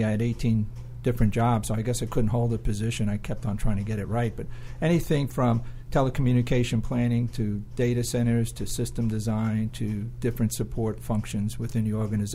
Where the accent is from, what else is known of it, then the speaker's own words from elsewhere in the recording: New York City, New York, United States; also born or lived in Vermont; now in Atlanta, United States; No, can't tell by my accent. Everybody else says New York City.